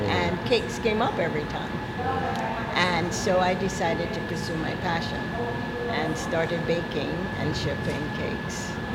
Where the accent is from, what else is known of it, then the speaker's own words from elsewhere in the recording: Barbados; now in United States; So I'm from Barbados originally. I came to the U.S. in 1972.